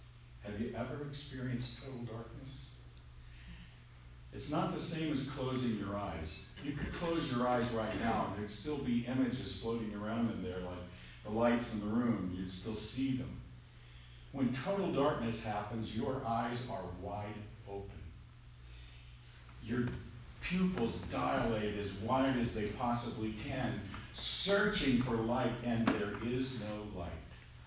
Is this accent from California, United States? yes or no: no; Alabama, United States; See, I grew up in Alabama.